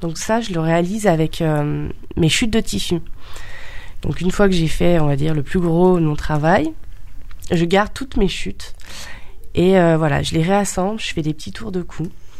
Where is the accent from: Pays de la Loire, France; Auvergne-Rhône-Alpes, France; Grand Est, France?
Auvergne-Rhône-Alpes, France; Bourgoin-Jallieu; je suis de la région. Je suis née à Bourgoin. J'ai fait toutes mes études à Bourgoin et j'ai 28 ans.